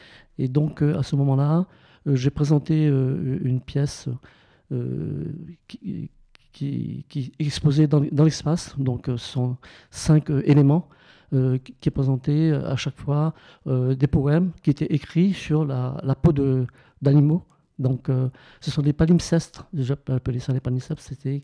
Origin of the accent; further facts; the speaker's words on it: Réunion; je viens de l'île de La Réunion.